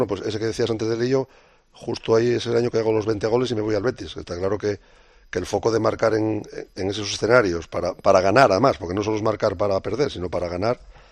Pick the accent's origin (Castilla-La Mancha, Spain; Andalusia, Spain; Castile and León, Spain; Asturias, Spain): Asturias, Spain; accent: Asturian; Sigo con mi acento asturiano, trato de hablar con naturalidad, trato de hablar un lenguaje de la calle, del fútbol de siempre.